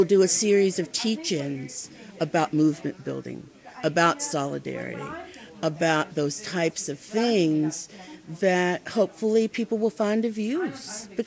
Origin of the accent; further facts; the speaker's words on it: West Virginia, United States; Well, I'm 58. I'm an Italian hillbilly. Born and raised in West Virginia, one of my first formal jobs was transcribing grievances for the United Mine Workers.